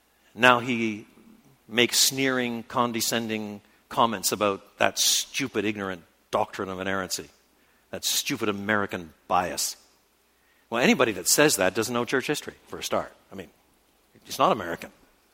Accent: Canada; And I said, you know, I'm a Canadian. I'm a foreigner.

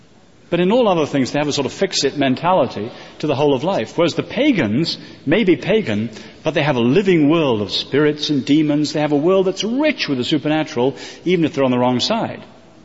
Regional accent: England, United Kingdom; So I, as an Englishman, would like to see America live up to the best of the American promise in order to do that.

